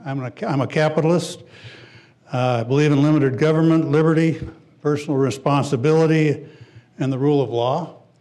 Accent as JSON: {"language": "English", "town": "Golden", "region": "Colorado", "country": "United States", "tie": "born or raised there", "said": "I grew up in Golden, obviously, Golden, Colorado, which is a lazy town about 15 miles west, due west of Denver, right in the foothills. Had a wonderful childhood growing up there."}